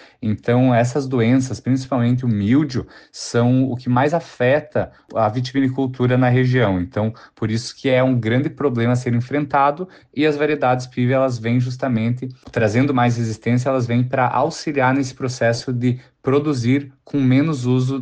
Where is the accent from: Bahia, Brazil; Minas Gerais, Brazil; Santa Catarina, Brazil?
Santa Catarina, Brazil; Anita Garibaldi; Eu sou natural de Anita Garibaldi, que fica no Planalto Catarinense, e desde novo, por origens familiares, descendente de italianos